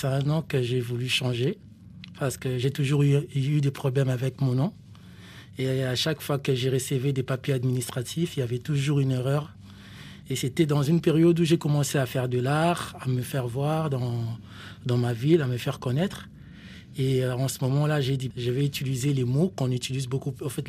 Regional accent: Kongo Central, DR Congo; Oui, je viens du Bas-Congo. Déjà, le Bas-Congo, c'est une province.

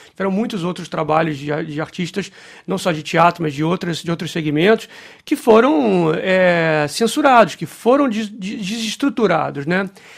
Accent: Brazil; ou até mesmo no interior do Brasil, de onde eu venho, por exemplo

